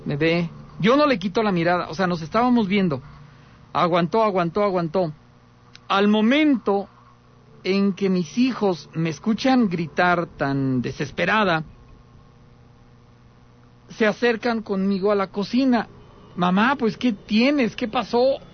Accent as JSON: {"language": "Spanish", "region": "Aguascalientes", "country": "Mexico", "said": "los que somos de aquí de Aguascalientes podemos ubicar fácilmente"}